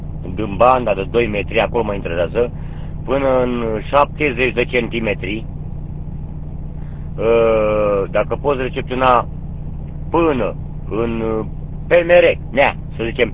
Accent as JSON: {"language": "Romanian", "region": "Muntenia", "country": "Romania", "said": "acolo la noi, în Muntenia nu e munte, e câmpie. Asta e, din Muntenia, de unde sunt eu, din Muntenia, că Muntenia e mare."}